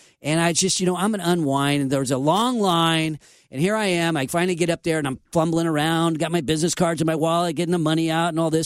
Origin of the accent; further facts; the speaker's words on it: Sacramento, California, United States; I focus on the place that raised me and the place I will never leave, my hometown here in Sacramento.